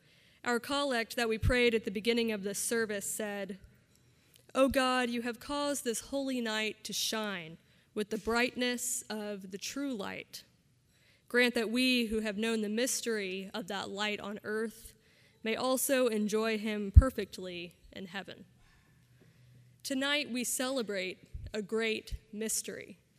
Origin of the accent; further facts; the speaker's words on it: San Antonio, Texas, United States; For me, I grew up in San Antonio, so our Christmas tradition was we'd go to the late night service downtown